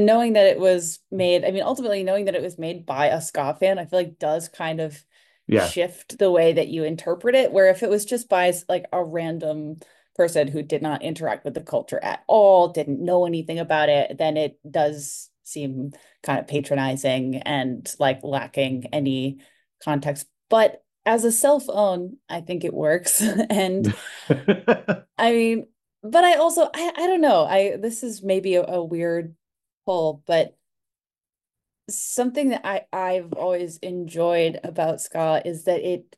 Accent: Massachusetts, United States; we're from Massachusetts, so obviously … are a part of our. I feel like living in Boston

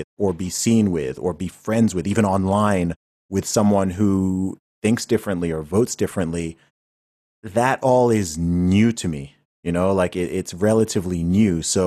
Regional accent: United Kingdom; I'm British

